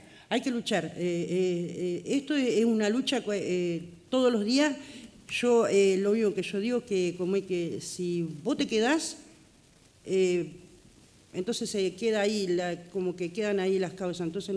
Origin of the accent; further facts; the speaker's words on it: San Andrés de Giles, Buenos Aires Province, Argentina; yo me siento muy acompañada por San Andrés de Giles, el pueblo completo. Entonces me siento orgullosa de mi pueblo